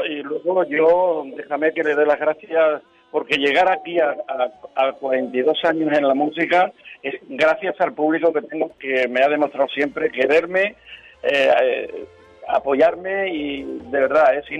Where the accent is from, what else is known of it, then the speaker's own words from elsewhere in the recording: Castilla-La Mancha, Spain; como yo soy manchego y tiene un mensaje bonito también